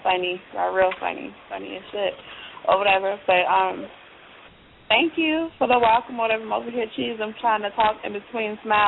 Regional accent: Raleigh, North Carolina, United States; or whatever, so you should be, like, and I'm from Raleigh, North Carolina, so when you see that friend request, all right

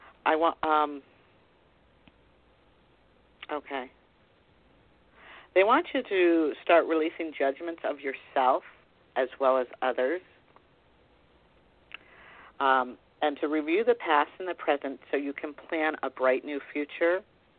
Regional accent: Connecticut, United States; I came from a very small town right outside of Danbury, Connecticut.

